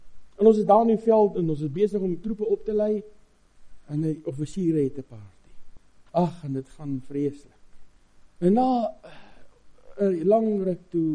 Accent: Free State, South Africa; Ek het in die Vrystaatse goudvelde groot geword. My pa het jaar op die myn gewerk daar.

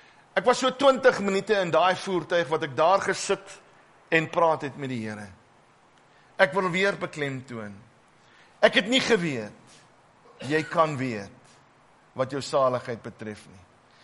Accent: Brakpan, Gauteng, South Africa; ek kom van Brakpan af, en in Brakpan het hulle my geken.

